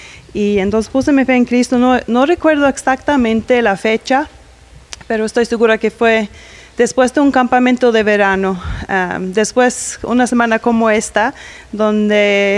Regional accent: Faroe Islands; Yo soy de las Islas Feroe. Está ahí en Europa, Escandinavia.

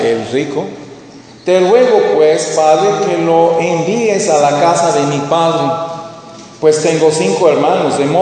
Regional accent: Mexico; como mexicanos a veces nos identificamos más con Hidalgo.

